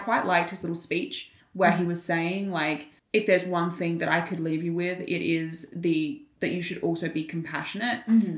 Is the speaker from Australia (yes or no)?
yes; Australia; we're Australian